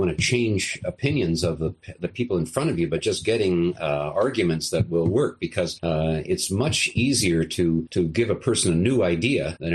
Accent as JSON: {"language": "English", "country": "Canada", "said": "As a Canadian, we're really big on politeness and so on."}